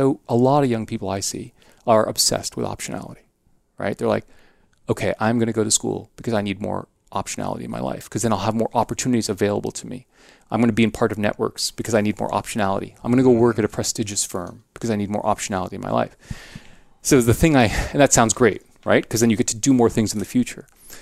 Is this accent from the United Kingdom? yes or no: no; Mumbai, Maharashtra, India; born there; moved away; Yeah, so I was born in Bombay. I mean, my parents, you know, when we came, we, you know, money was something you thought hard about.